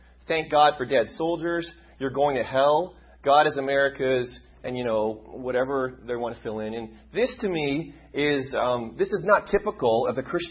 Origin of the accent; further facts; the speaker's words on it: Canada; I come from Canada.